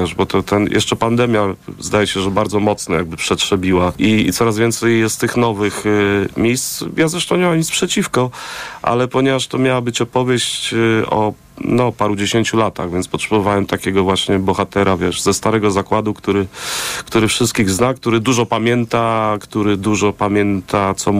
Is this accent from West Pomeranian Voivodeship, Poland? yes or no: no; Warsaw, Masovian Voivodeship, Poland; ja oczywiście jestem warszawiakiem i pewnie warszawskim pisarzem